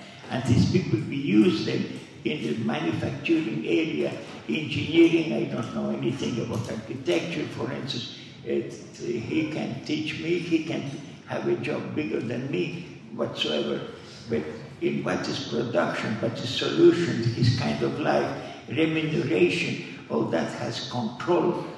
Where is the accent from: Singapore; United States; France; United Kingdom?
France; I grew up in France.